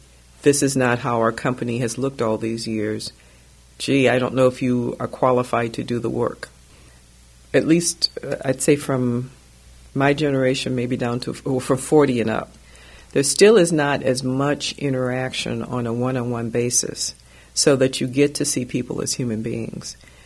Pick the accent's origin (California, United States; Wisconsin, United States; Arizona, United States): Wisconsin, United States; Milwaukee; When I was growing up in Milwaukee, you just knew that as an African-American, you did not go across the viaduct to the south side.